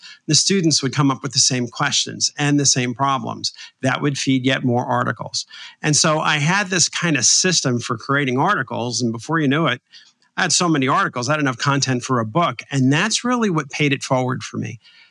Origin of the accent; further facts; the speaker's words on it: New York City, New York, United States; I went to high school in New York City. I grew up in New York, and I was about three blocks from the original Barnes & Noble.